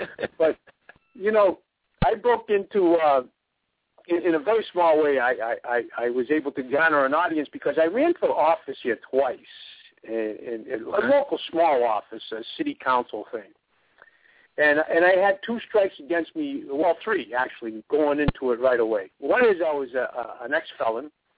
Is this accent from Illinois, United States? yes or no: no; Massachusetts, United States; also born or lived in New York City; I was born in New York City. They brought us up to Massachusetts when we were kids, you know, little kids.